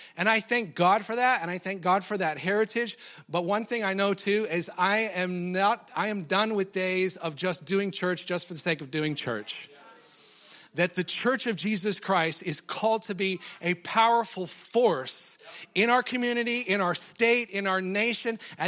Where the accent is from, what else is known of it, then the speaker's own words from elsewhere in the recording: Colorado, United States; accent: American; moved away as an adult; now in Australia; I'm from Colorado originally. Been in Australia for 17 years, still have the accent, still have the American accent.